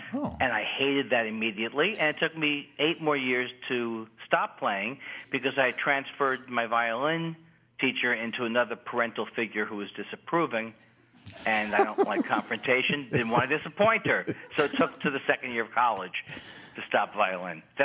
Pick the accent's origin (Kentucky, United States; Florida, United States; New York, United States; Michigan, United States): New York, United States; Queens; moved away as an adult; now in Los Angeles, United States; Well, I'm from Queens. I'm from Queens, New York.